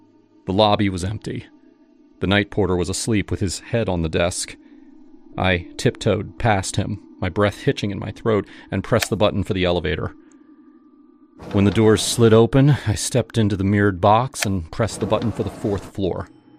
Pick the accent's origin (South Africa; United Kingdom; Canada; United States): United Kingdom; Back home in the UK, I am a fortress of caution. My hometown is rough, the kind of place where you don't make eye contact at the bus stop.